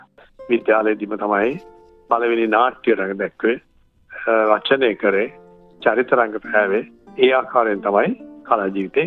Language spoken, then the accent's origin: Sinhala; Walapane, Central Province, Sri Lanka; මගේ ගෙදරට පිටිපස්සට තිබුණේ තේවත්. මම වලපනේ ඉපදුනේ. වලපනේ තියෙන්නේ නුවරණින් ඉඳලා 75-22ක් මෙහා පැත්තේ.